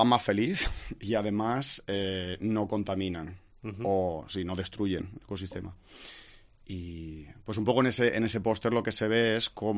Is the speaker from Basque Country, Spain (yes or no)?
no; Balearic Islands, Spain; now in United States; Pues sí, en realidad vivo en Estados Unidos ahora, pero bueno, soy de Mallorca, yo pues vaig néixer aquí.